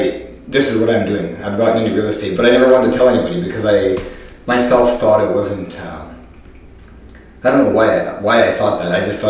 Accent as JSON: {"language": "English", "town": "Sherwood Park", "region": "Alberta", "country": "Canada", "tie": "born or raised there", "lives_now": "Vancouver, Canada", "said": "I grew up just outside of Edmonton."}